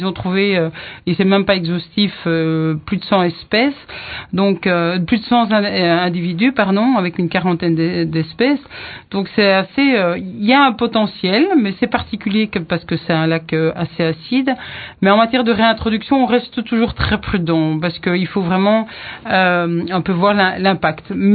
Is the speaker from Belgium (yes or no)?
yes; Belgium; moi je viens de Belgique